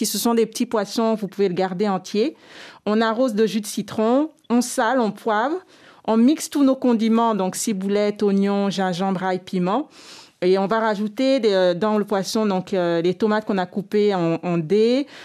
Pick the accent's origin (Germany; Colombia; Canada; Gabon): Gabon; Moyen-Ogooué; Au Gabon, chez nous, au Moyen-Ogoué, on dit irehu ou le paquet, plus généralement.